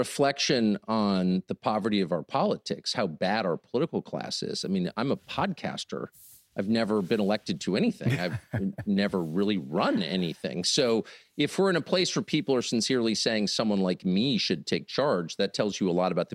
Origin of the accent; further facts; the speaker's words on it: United States; I'm an American. I believe in the sovereignty of the individual.